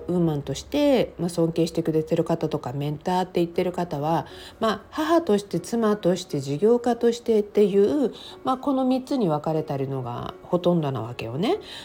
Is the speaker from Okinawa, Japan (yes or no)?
yes; Okinawa, Japan; born there; やっぱり私はね沖縄生まれだから、もうちょっとなんか心が求めてるなっていう時はちょっと海見たいとかね